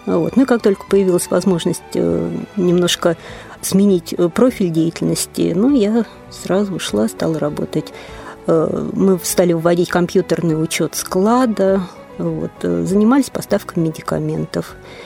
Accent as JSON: {"language": "Russian", "town": "Ryazan", "region": "Ryazan Oblast", "country": "Russia", "tie": "born or raised there", "said": "Мне 48 лет. Я коренная рязанка. Училась я в 31-й школе города Рязани."}